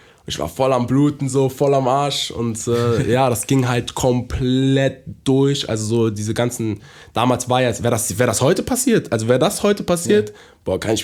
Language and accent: German; Düsseldorf, North Rhine-Westphalia, Germany